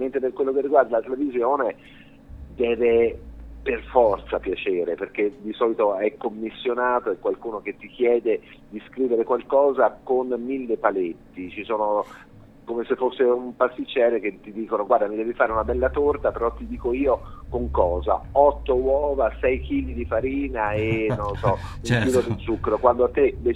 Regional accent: Tuscany, Italy; moved away as an adult; also born or lived in Germany / England; Io sono toscano di origine

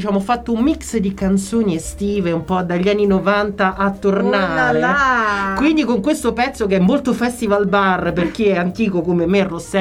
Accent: Campania, Italy; un po' alla matrimonio napoletano, perché dalle nostre parti se non sono pompose e non ci sono migliaia, non c'è tutto il paese invitato a un matrimonio, non è un matrimonio.

